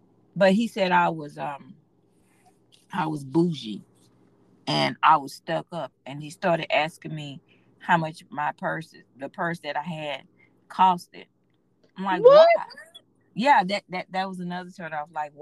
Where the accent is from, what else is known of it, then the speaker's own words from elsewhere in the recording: Houston, Texas, United States; But I'm from the hood. I'm from the ghetto. I'm from Fifth Ward, Texas. You can't be stuck up from the ghetto.